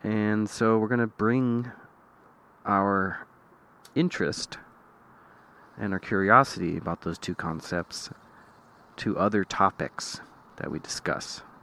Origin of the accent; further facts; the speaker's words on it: Plymouth, Massachusetts, United States; born there; also born or lived in Colorado / New York; now in California, United States; I was born in Plymouth, Massachusetts. And then I lived in Colorado. And then back in Massachusetts. And then in New York State for college. Then back to Massachusetts, and now here in California.